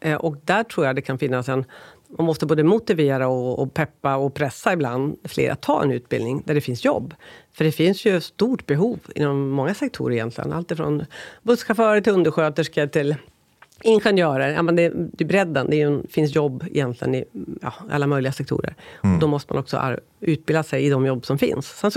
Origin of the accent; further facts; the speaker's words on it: Lycksele, Västerbotten County, Sweden; also born or lived in Koppom / Avesta; Jag föddes i Lycksele. Sen var jag ganska liten, flyttade jag till ett samhälle, Koppom utanför Arvika, 6 år i Värmland. Sen bodde jag Avesta i 4 år i långstadiet. Sen flyttade jag tillbaka, eller ja, det låter som jag flyttade runt själv, men familjen till Lycksele, som mellanstadiet och högstadiet.